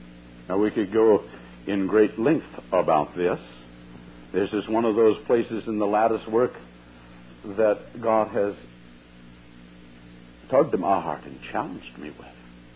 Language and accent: English; Missouri, United States; Now, I'm from Missouri, so don't think that I'm picking on